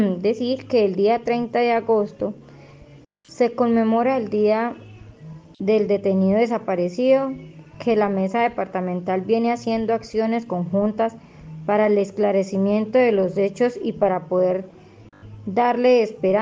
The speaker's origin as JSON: {"language": "Spanish", "town": "Supía", "region": "Caldas", "country": "Colombia", "said": "soy del municipio de Supía Caldas"}